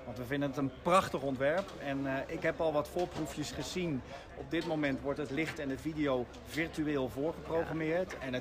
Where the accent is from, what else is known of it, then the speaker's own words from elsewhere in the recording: Netherlands; Ik gun het iedereen, maar ik ben Nederlander, hè?